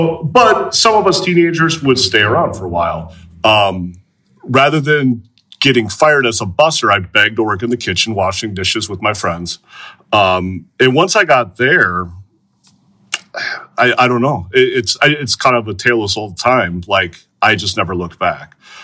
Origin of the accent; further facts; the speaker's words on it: Wisconsin, United States; I'm from Door County, and when you work in Door County, you can get a job a year earlier than the rest of the state